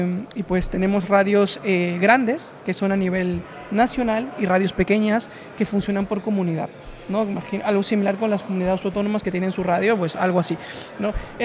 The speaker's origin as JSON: {"language": "Spanish", "country": "Peru", "lives_now": "Spain", "said": "Pues yo soy de Perú"}